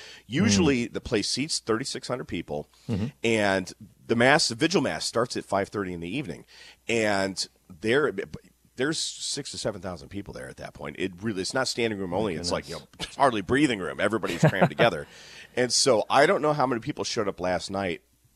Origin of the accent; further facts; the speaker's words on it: St. Louis, Missouri, United States; I'm from St. Louis, and nobody says highway farty far in St. Louis either.